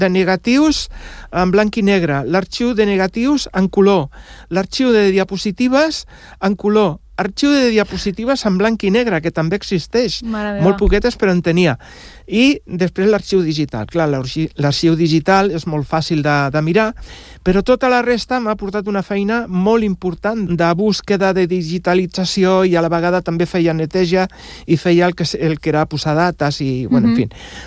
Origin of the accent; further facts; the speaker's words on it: Badalona, Catalonia, Spain; jo sóc del barri de la Pau, que antigament es deia el barri de la Immaculada. Això fa la tira d'anys, està tocant a Santa Coloma. I quan vaig anar a viure amb la meva dona, me'n vaig anar a viure a Bufalà.